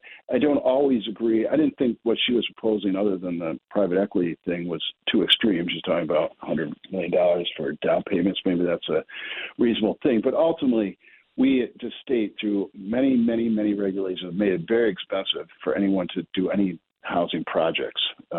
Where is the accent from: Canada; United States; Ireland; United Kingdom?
United States; Syracuse, New York; Car thefts in Syracuse, my hometown, have, you know, quadrupled in recent years.